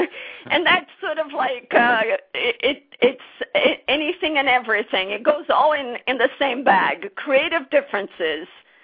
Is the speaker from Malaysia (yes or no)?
no; Brazil; English is a second language; now in United States; I'm originally from Brazil, so and I live in the United States now.